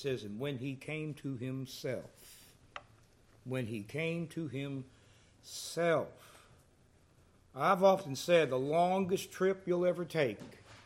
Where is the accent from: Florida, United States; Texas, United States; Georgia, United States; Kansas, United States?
Texas, United States; Wichita Falls; Oh, for some reason I think of back when I grew up in Wichita Falls.